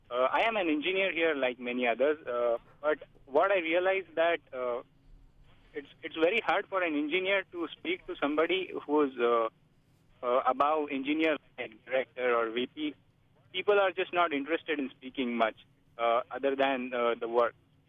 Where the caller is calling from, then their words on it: Mountain View, California, United States; from Mountain View.